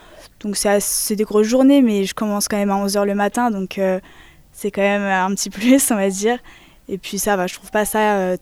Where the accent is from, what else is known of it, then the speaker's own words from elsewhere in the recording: Château-du-Loir, Pays de la Loire, France; now in Paris, France; j'ai 20 ans, je viens de Château-du-Loir, je fais mes études d'ostéopathie à Paris.